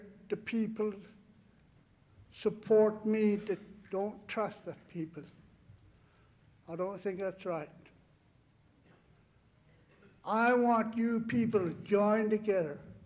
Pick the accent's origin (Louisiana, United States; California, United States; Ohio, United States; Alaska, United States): Alaska, United States; I'm Indian, I don't know how did I going to figure it. I don't know where that 40 million acres land been set at. I really don't know. I think whole Alaska, I think that's mine.